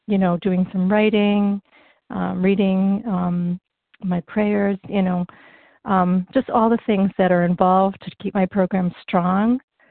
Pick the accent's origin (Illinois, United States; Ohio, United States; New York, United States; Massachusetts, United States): Massachusetts, United States; from the Berkshires in Western Massachusetts.